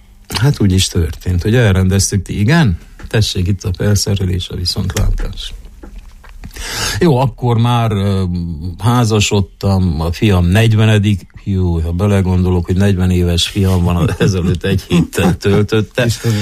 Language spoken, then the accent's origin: Hungarian; Târgu Mureș, Mureș County, Romania; Mindig azt mondtam, hogy szülővárosomat, családomat nem hagyom el. Ezért kizárólagosan Marosvásárhelynek játszottam